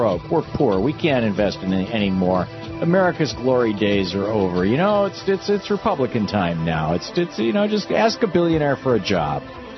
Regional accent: Michigan, United States; where I grew up in Michigan, you know, the county roads sometimes had a letter to designate the county

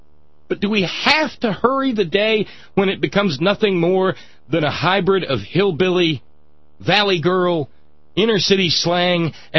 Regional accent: Scotland, United Kingdom; As a Scot, I can ask, have we ever been innocent of anything?

